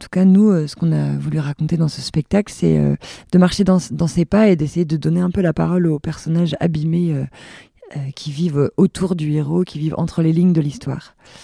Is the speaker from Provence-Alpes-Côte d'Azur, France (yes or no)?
no; Brittany, France; Donc nous, on vient de Bretagne et on se connaît depuis longtemps.